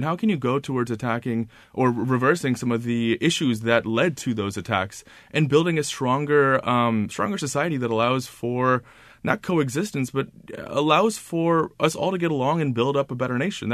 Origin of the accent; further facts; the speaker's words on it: United States; now in Washington, United States; So I am an American Muslim, and I moved to Washington, D.C. after college in early 2010